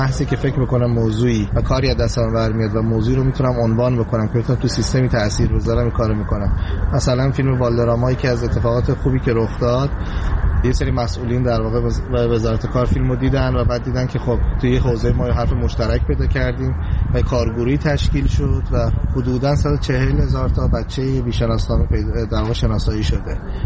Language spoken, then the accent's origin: Persian; southern Iran, Iran; من خودم چون جنوبی هستم به اون منطقه خیلی علاقه بیشتری دارم، منطقه رو بهتر میفهمم